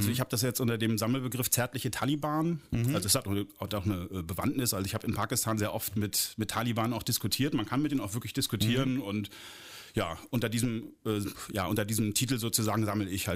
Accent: Rostock, Mecklenburg-Vorpommern, Germany; Also ich komme aus Rostock eigentlich

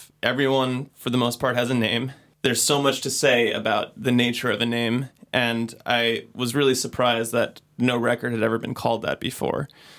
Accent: United States; now in London, United Kingdom; being an American living in London

